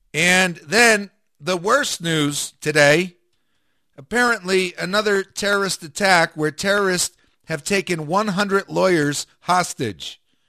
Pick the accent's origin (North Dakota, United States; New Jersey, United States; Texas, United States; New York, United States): New Jersey, United States; At least that's when I grew up in New Jersey. We went across the street and we had the woods.